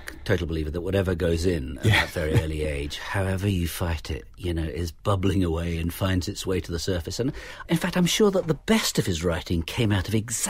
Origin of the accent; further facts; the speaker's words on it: Ireland; now in United Kingdom; Because I'm not English. Yes, I'm Irish.